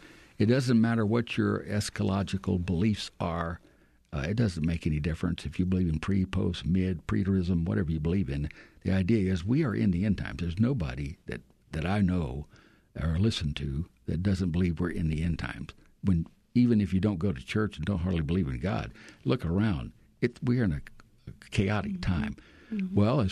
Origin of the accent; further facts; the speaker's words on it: Louisiana, United States; I am from Louisiana, though, so you never know what it might be. My fun little crawfish in there.